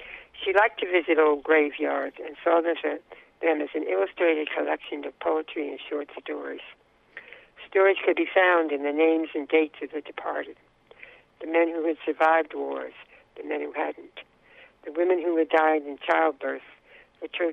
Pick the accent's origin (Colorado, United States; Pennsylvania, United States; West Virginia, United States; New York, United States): New York, United States; also born or lived in New Jersey; now in New Mexico; where I grew up in New York and New Jersey, there were a lot of Jewish people around.